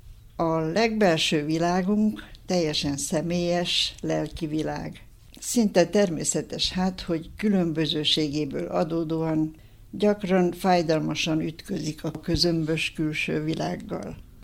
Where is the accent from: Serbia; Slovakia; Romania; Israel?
Romania; Transylvania; Én a második világháború végén születtem. lettem. Amikor óriási változások történtek a világban, és itthon nálunk is. Erdélyben élő magyar közösségünk akkor vált töredék nemzetté saját szülőföldjén.